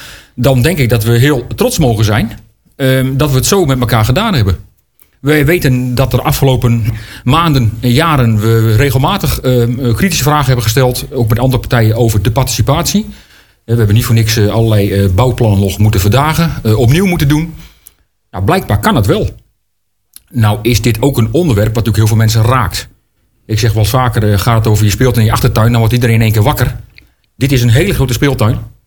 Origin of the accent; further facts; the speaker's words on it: East Netherlands, Netherlands; Daarvoor moet je naar de Veluwe of nog verder naar het oosten, waar ik vandaan kom.